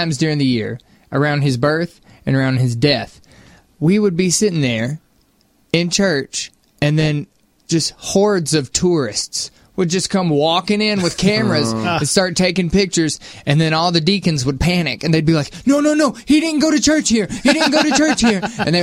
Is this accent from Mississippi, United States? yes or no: yes; Tupelo, Mississippi, United States; I grew up in Tupelo, Mississippi.